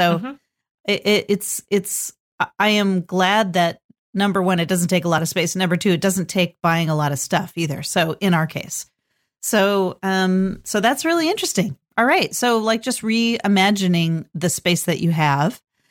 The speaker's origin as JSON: {"language": "English", "region": "California", "country": "United States", "tie": "born or raised there", "lives_now": "Portland, United States", "said": "I grew up in California and nobody had basements. So basements had this sort of allure. When I moved to Oregon, when I moved to Portland, most houses here do have basements."}